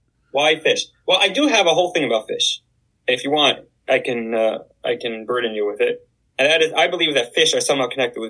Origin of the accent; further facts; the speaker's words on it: Canada; I'm ashamed to say I'm Canadian